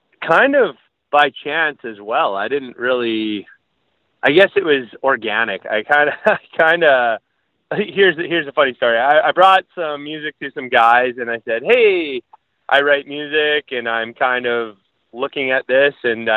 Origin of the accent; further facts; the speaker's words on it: Delisle, Saskatchewan, Canada; I also remember I grew up in Delisle, Saskatchewan